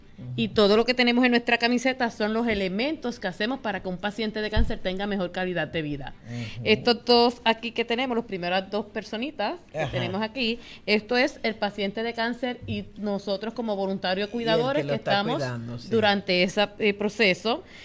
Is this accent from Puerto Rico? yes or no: yes; Puerto Rico; porque aquí nosotros como buenos puertorriqueños